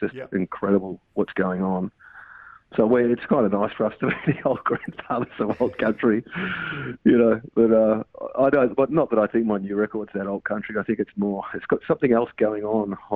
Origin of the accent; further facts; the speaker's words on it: Perth, Western Australia, Australia; I grew up in Perth, so I love West Coast stuff.